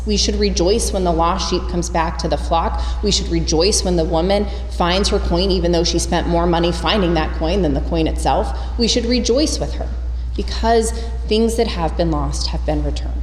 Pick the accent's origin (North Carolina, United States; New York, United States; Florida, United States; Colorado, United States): Colorado, United States; I grew up in Colorado, where I was a big avid hiker.